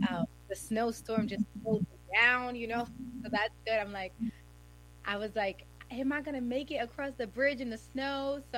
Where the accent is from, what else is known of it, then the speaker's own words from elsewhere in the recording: Brooklyn, New York, United States; I'm from Brooklyn, New York, come from a very, like, working class family.